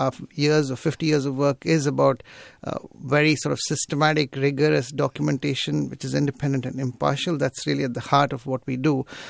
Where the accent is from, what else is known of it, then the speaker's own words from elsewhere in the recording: India; Yeah, I was born in India. I'm an Indian citizen. And I grew up rather during sort of tumultuous times in the country